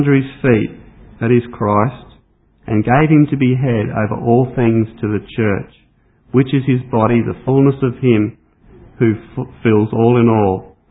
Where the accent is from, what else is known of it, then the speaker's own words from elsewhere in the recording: Brisbane, Queensland, Australia; moved away as an adult; Ros and I are originally from Brisbane, and I came from Corinda Assembly and Roslyn went to Waverley Heights.